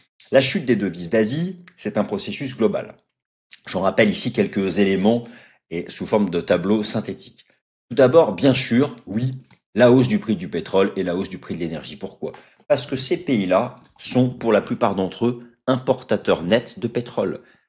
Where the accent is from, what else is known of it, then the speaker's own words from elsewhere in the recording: Texas, United States; French is a second language; je vous fiche un billet comme on dit chez moi au Texas